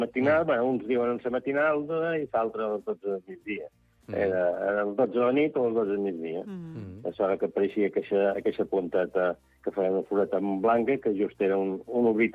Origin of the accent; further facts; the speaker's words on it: Santa Eulària des Riu, Balearic Islands, Spain; Som de Sant Eulari, no som de Sant Joan.